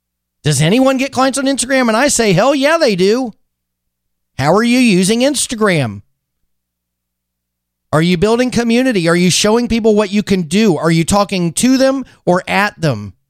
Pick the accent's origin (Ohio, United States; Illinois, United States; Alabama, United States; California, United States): Alabama, United States; I lived in the South. I lived in Alabama when that movie dropped.